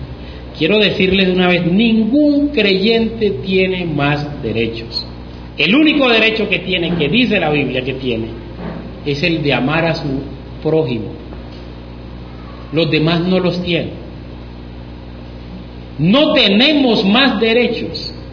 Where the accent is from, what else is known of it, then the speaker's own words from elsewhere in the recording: Colombia; No, nosotros es como si un europeo viniera aquí a decirnos a nosotros qué debemos hacer nosotros como colombianos.